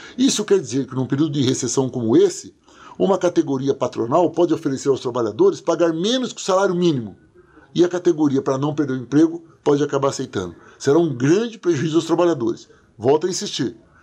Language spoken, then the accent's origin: Portuguese; Paraná, Brazil; Eu sou do Paraná.